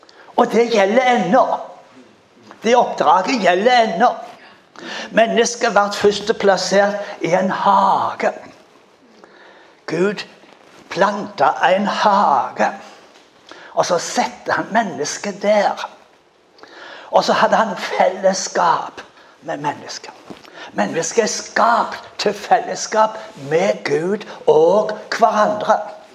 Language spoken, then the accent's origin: Norwegian; Rogaland, Norway; now in Bergen, Norway; som dere hører, så er jeg vestlending, nærmere bestemt Jerbu. Så jeg er fra Stavangerkanten, men nå bor vi i Bergensområdet. Og det betyr at vi snakker skikkelig norsk.